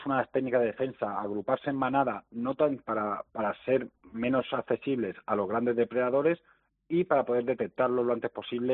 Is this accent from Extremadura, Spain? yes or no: no; Albacete, Castilla-La Mancha, Spain; yo soy de Albacete. Yo cuando vine aquí a trabajar al zoo